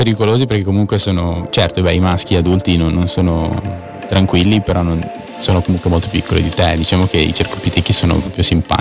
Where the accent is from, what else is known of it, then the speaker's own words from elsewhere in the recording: Aosta Valley, Italy; la mia vita passata, la vita da bambino qui in Valle d'Aosta